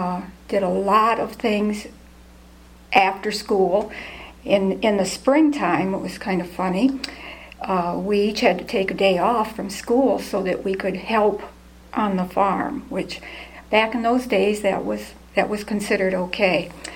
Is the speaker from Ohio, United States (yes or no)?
yes; Milan, Ohio, United States; Yes, I was born in 1939 in Milan Township, and I grew up out on the corner here in Avery and Scheid Road.